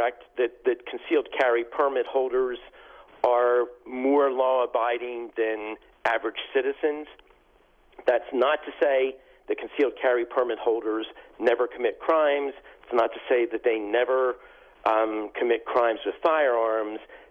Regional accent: Virginia, United States; It's also true here in my home state of Virginia

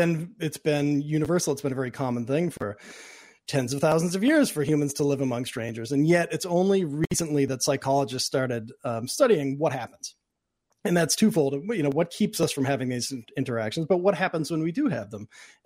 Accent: Boston, Massachusetts, United States; born or raised there

